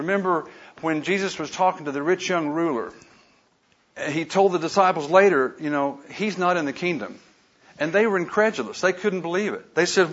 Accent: Oklahoma, United States; I grew up in Western Oklahoma, and I was raised in the church

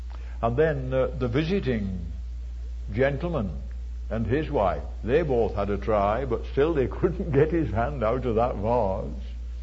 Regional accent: North West England, United Kingdom; I was brought up in the English county of Lancashire, and when I was a boy, there were not many automobiles

